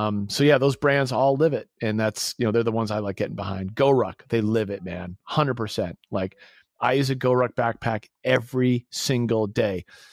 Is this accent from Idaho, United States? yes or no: no; Winchester, Massachusetts, United States; So, you know, so Glenn Doherty and I, we grew up in Winchester, Massachusetts, a little small suburb out of Boston.